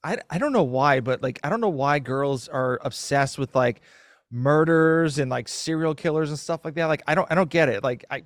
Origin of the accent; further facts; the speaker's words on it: Massachusetts, United States; now in Gainesville, United States; So I am a transplant. I'm from Massachusetts and moved down to Gainesville.